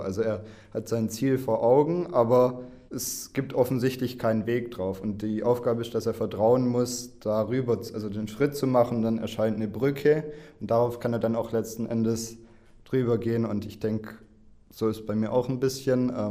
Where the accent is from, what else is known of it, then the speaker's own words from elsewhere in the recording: Baden-Württemberg, Germany; Ich komme aus Walderstadt in der Nähe von Stuttgart, wie man vielleicht hören kann.